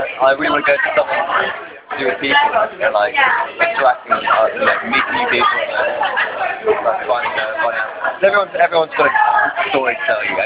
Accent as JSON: {"language": "English", "town": "Oxford", "region": "South East England", "country": "United Kingdom", "tie": "born or raised there", "lives_now": "Bristol, United Kingdom", "said": "I grew up in Oxford, living in Bristol"}